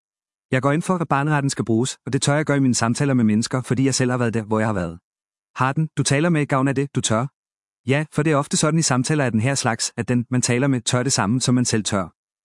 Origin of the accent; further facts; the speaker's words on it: Aarhus, Central Denmark Region, Denmark; Det kvarter, jeg voksede op i Aarhus, var meget socialt opdelt